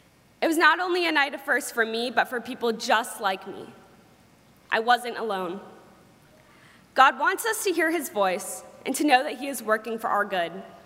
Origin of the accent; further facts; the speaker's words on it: York, Maine, United States; born there; I was born in York, Maine, to two loving parents in what you would consider to be a well-off family and a beautiful home.